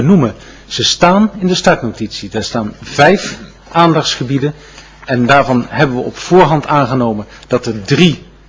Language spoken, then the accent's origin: Dutch; Ede, Gelderland, Netherlands; Ik kom uit Ede